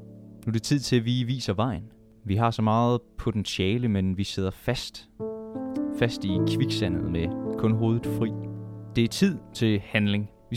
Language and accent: Danish; Viborg, Central Denmark Region, Denmark; Jeg kommer fra Viborg og skal til sommer studere psykomotorisk terapeut i Aarhus.